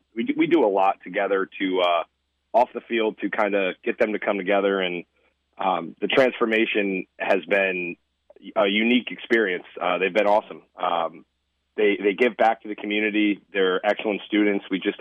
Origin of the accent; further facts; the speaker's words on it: Lansingburgh, New York, United States; I grew up in Lansingburg.